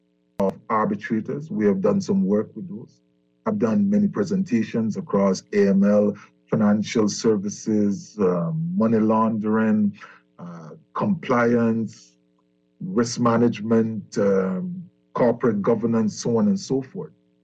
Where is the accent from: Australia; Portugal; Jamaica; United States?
Jamaica; now in Bahamas; I am a transplant, a proud transplant to the Bahamas. I am from Jamaica. I've lived there now for a number of years. I am a transplant.